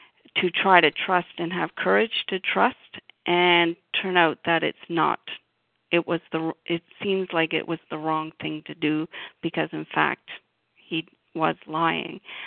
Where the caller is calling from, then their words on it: Ontario, Canada; I'm calling from Ontario, Canada.